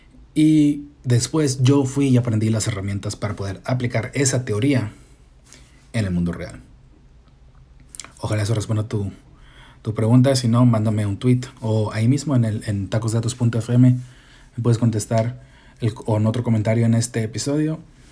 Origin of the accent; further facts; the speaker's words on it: Tijuana, Baja California, Mexico; Yo crecí en Tijuana, pero soy gringo legalmente.